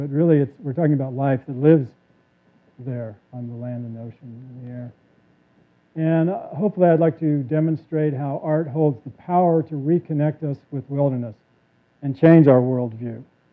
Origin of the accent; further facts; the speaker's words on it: Dallas, Texas, United States; here we are in Dallas. I grew up in Dallas.